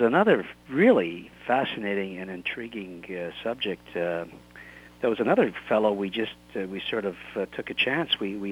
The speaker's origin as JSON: {"language": "English", "country": "Canada", "said": "Since we're Canadian, we offer some Canadian content now and again."}